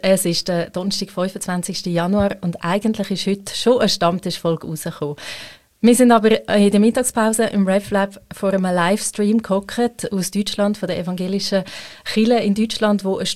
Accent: Switzerland; Ich als Schweizerin

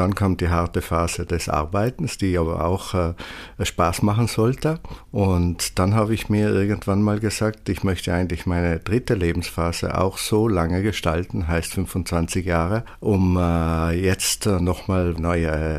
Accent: Czechia; German is a second language; also meine Heimat

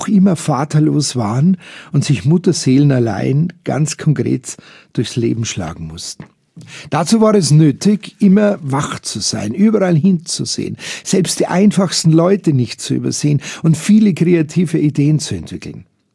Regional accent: Munich, Bavaria, Germany; als Jugendlicher im Schülerzentrum Fürstenried hier in München.

